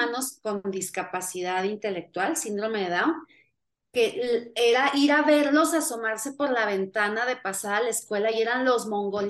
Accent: Chihuahua, Mexico; Yo soy de Chihuahua, de un pueblo, de la sierra de Chihuahua.

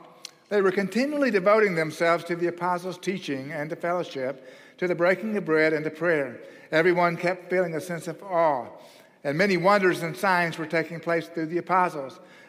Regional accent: Oklahoma, United States; now in Texas, United States; I live in Texas, and we don't have any rocks like that. I was raised in Oklahoma, and I promise you the Dust Bowl has no rocks like that.

